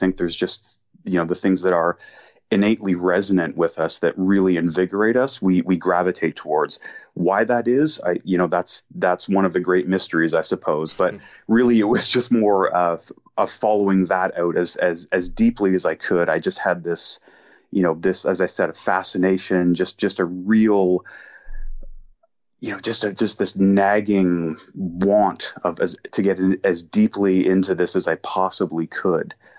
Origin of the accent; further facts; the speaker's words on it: Canada; Well, I'm a Canadian author.